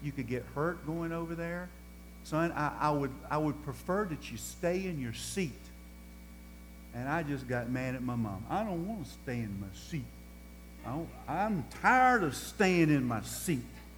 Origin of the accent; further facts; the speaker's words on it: Durham, North Carolina, United States; I grew up in Durham, North Carolina. And when I was 6 years old, I went to a Durham Bulls baseball game, and I fell in love with baseball.